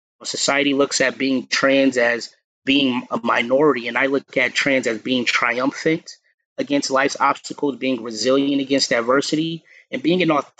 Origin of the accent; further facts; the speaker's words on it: New Haven, Connecticut, United States; Yeah, so I grew up in New Haven, Connecticut, born and raised.